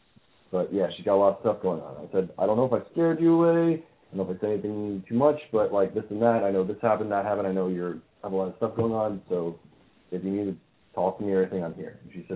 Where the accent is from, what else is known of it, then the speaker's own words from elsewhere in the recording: Lindenhurst, New York, United States; but she asked where I was from. And I said, and like, I was at Lindenhurst